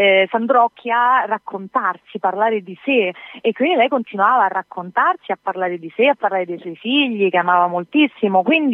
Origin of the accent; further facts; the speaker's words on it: Bibbiano, Emilia-Romagna, Italy; accent: Emilian; Reggio Emilia, Bibbiano.